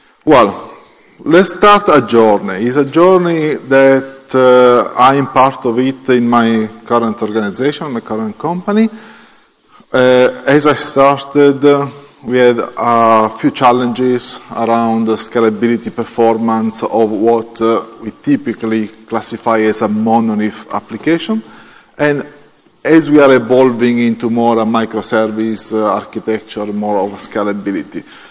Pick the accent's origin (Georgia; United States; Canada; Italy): Italy; English is a second language; now in Switzerland; Italy because I'm from Italy, and that's the connection with spaghetti. And Switzerland because it's there where I live now.